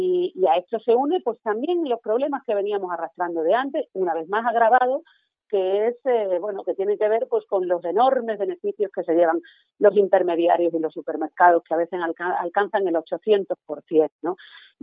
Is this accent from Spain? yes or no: yes; Extremadura, Spain; porque vengo de aquí, como todo el mundo sabe, he defendido siempre Extremadura, he defendido la campiña, mi pueblo